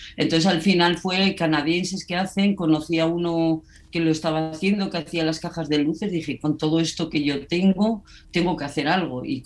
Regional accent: Navarre, Spain; eso que soy navarra

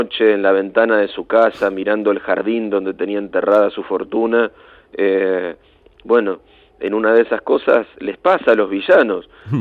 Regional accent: Argentina; En mi país, en Argentina, se llamaban usinas a las plantas generadoras de electricidad

